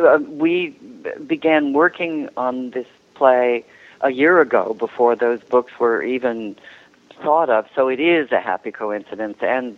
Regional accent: Oakland, California, United States; also born or lived in San Francisco; I was born in San Francisco in 1945. My dad was in the war in the Pacific, and I grew up in the Bay Area, finally we moved in the sixth grade. We moved to Oakland on Fruitvale Avenue

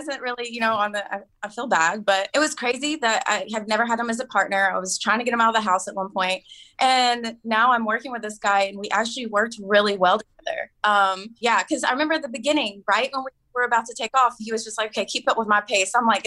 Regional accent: Tennessee, United States; I think a lot of it has to do with, I grew up in Tennessee. It's all mountains.

